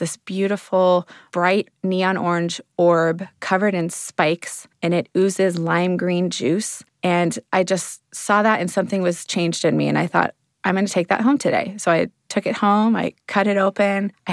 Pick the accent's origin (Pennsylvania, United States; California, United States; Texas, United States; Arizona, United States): California, United States; moved away as an adult; now in Berkeley, United States; I'm from Sonoma County, which is about an hour north of Berkeley. And I moved here in 2002 to attend college at UC Berkeley.